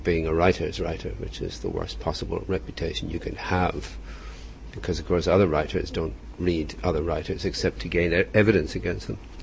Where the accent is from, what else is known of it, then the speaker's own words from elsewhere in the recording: Ireland; Well, of course, we would probably claim Kafka as an Irish writer. His tone of voice is certainly quite Irish.